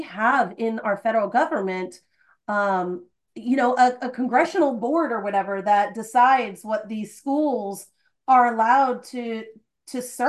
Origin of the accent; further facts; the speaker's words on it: California, United States; And as a Californian, I know you are too, the use of cannabis is not something that I see as a big deal in general.